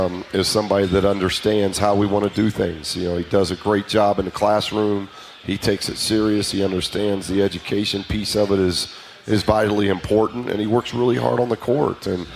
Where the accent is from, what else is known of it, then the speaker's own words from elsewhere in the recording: Indiana, United States; growing up in Indiana, we, you know, I thought that meant we were going to Louisville for a game.